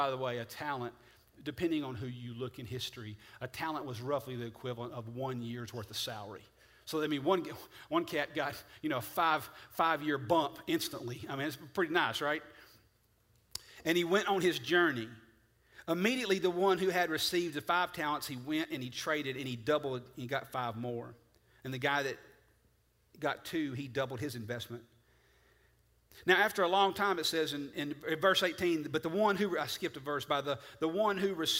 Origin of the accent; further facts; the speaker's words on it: Tullahoma, Tennessee, United States; accent: Southern; to say that I talk Southern. Okay, I grew up in Tullahoma, not far from here. I talk Southern